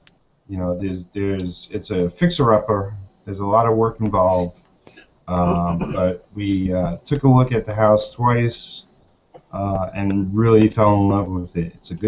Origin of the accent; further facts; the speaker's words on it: New York, United States; farther than anywhere I've lived. I'm from New York, so we're all on top of each other there.